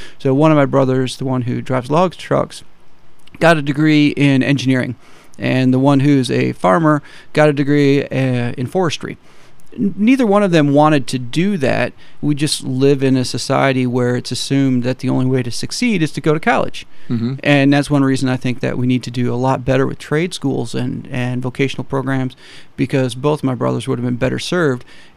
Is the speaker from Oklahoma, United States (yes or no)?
no; Alpena, Michigan, United States; now in Kalamazoo, United States; Originally, I'm from up north, from Alpena, and been down in Kalamazoo for a few years now, and really excited about making Southwest Michigan home.